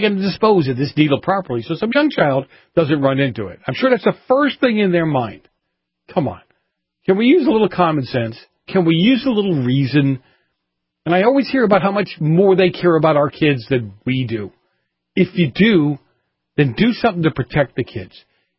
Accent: Boston, Massachusetts, United States; in Boston, my hometown, matter of fact, actually the area I grew up in the north end of Boston

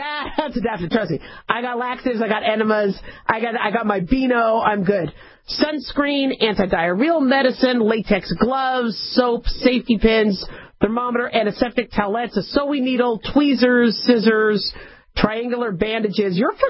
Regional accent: California, United States; born there; And I was born in California, and I went to school in California.

